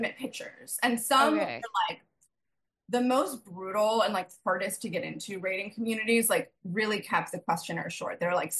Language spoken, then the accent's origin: English; Indiana, United States; I grew up in Indiana as well, so like popular, it has a certain look, like a certain style.